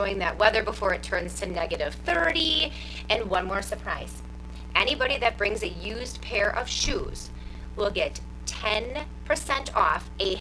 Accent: Waterford, Wisconsin, United States; My husband and I were asked to do a special needs prom in my hometown of Waterford, Wisconsin.

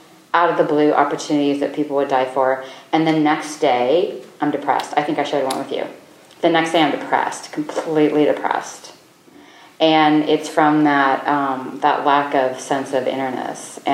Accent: South Dakota, United States; also born or lived in Wyoming; I was literally like the only Asian person in the white world because I grew up in South Dakota and Wyoming.

